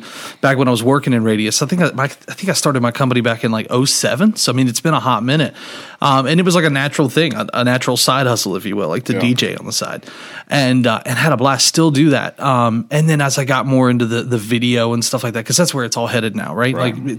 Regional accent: Raleigh, North Carolina, United States; I grew up in Raleigh. Went to high school up at Wakefield High School in Raleigh.

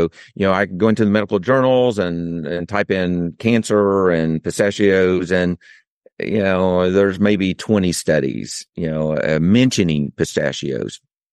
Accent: Oklahoma, United States; accent: Okie; And so my Okie accent is pecans or pecans, you know

